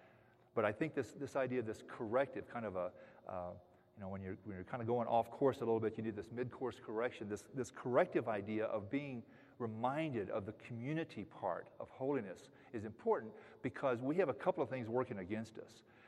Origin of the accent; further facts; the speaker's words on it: Texas, United States; that's just one of the many benefits of growing up in Texas